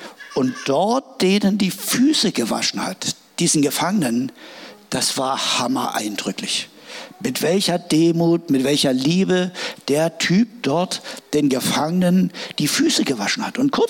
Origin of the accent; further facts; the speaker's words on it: Saxony, Germany; now in Berlin, Germany; Als ich als Sachse nach Berlin kam, wollte eine Bratwurst kaufen am Stand